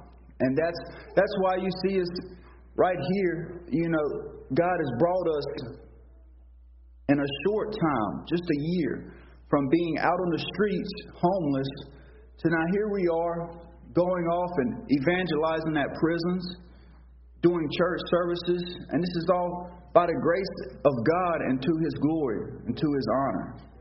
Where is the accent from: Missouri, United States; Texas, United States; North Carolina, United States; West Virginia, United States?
North Carolina, United States; I'm from North Carolina. I'm 22 years old.